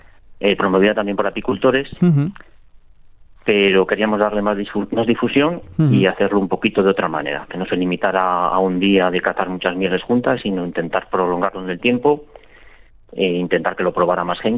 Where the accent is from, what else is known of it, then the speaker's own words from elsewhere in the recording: Burgos, Castile and León, Spain; aquí en la Universidad de Burgos, yo soy de Burgos